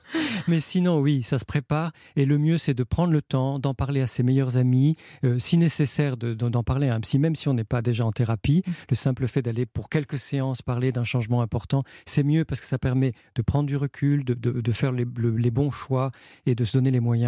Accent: Nice, Provence-Alpes-Côte d'Azur, France; Moi aussi, j'ai grandi à Nice, j'habite à côté de Chartres, c'est pas le même climat

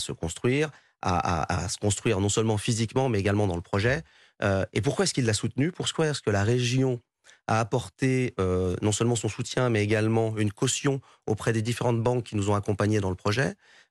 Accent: France; je suis français, je crois en mon pays

